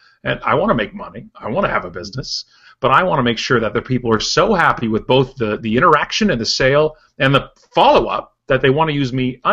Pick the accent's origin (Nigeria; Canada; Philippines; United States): Canada; Oakville, Ontario; I'm in Oakville, which is my hometown, west of Toronto